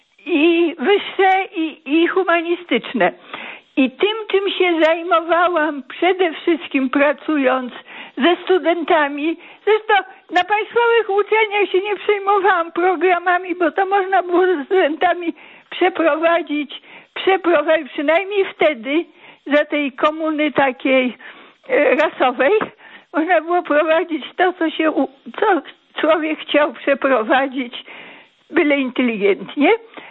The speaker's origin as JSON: {"language": "Polish", "town": "Lublin", "region": "Lublin Voivodeship", "country": "Poland", "said": "No jestem z Lublina"}